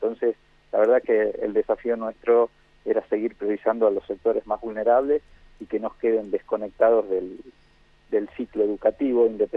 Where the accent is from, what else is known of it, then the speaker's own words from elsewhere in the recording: Salta, Argentina; Yo soy de Salta, así que a mí nadie me cuenta qué es lo que pasa en esta situación.